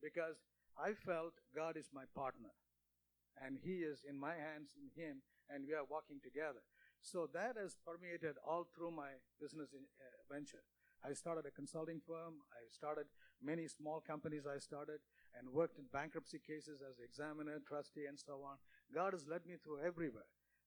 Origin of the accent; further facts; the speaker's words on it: Malaysia; accent: Malaysian English; English is a second language; now in United States; I had difficulty with American English because I grew up in Malaysia, Malaysian English a little different than American English.